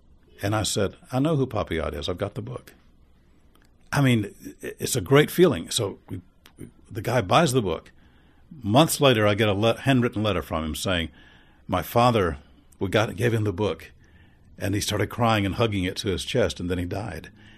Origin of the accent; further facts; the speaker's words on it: Tuscaloosa, Alabama, United States; my little asbestos shingle home that I was brought up in Tuscaloosa as a kid